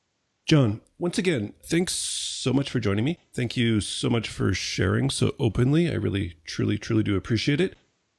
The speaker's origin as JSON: {"language": "English", "country": "Canada", "said": "There's a famous Wayne Gretzky quote as a Canadian. I guess I should use a hockey reference"}